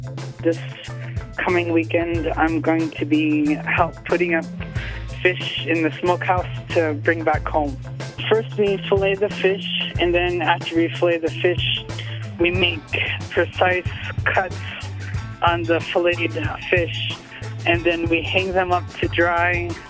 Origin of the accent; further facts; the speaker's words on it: Napakiak, Alaska, United States; I come from Napawkiak. When I go to Napawkiak, it's mainly to visit family. It's kind of small, but not really. There's maybe close to 200 to 300 people almost.